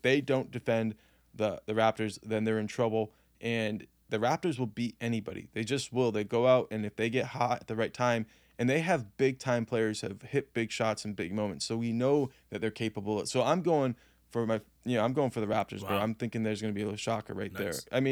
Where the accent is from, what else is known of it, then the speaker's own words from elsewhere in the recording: Oklahoma City, Oklahoma, United States; because I'm from Oklahoma City and I hate Dallas.